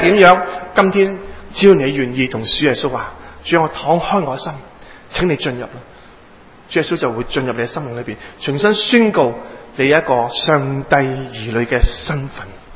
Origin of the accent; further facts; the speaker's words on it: Hong Kong; accent: Cantonese; 香港人讲普通话。当然啦，佢以前讲过广东人讲普通话嘅，因为咧我啲广东腔嘅普通话咧真系非常之普通